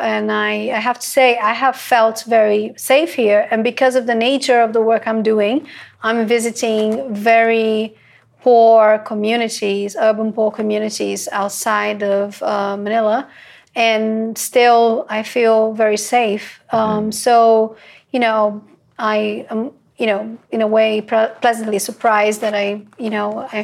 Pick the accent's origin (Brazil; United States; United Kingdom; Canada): Brazil; Rio de Janeiro; because I come from Rio de Janeiro.